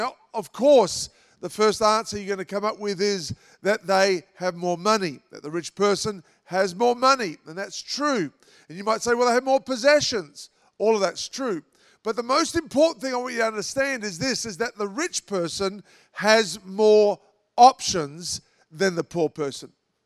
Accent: Australia; And they just can't believe it as an Aussie.

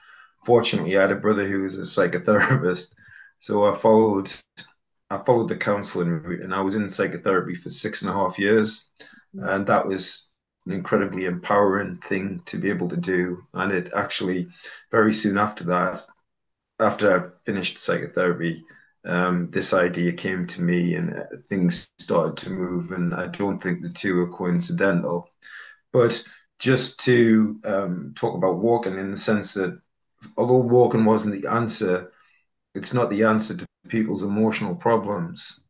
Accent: North East England, United Kingdom; also born or lived in Dubai; amongst, I'd imagine, working class raised men of County Durham.

